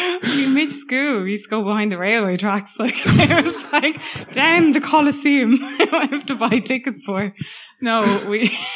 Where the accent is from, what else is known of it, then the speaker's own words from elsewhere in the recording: Navan, County Meath, Ireland; Navan, what Navan is now, I think, is incredibly different to what it was when I was growing up. I feel like it was a small community.